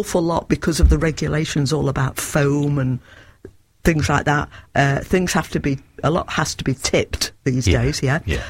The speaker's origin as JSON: {"language": "English", "town": "Blackpool", "region": "North West England", "country": "United Kingdom", "said": "I'm from Blackpool, Thornton Cleveland's."}